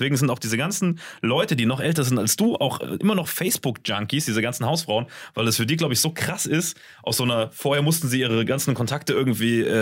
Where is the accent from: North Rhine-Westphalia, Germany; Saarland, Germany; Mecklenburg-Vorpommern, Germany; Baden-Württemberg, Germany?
Saarland, Germany; Bei uns im Saarland gab es Gesichterparty.